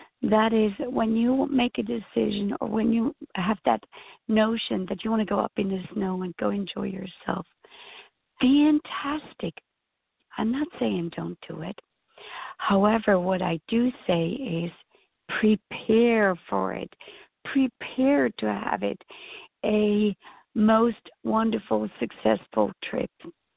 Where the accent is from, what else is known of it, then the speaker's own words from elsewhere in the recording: Switzerland; I grew up in Switzerland in snow all the time, and so I still love it, though I'm quite a few decades older.